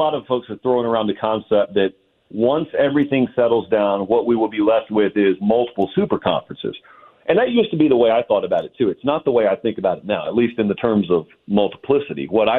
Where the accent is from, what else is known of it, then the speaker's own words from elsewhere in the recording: Columbus, United States; I grew up in Columbus. We've got a place called Lake Martin, which is right below a big dam.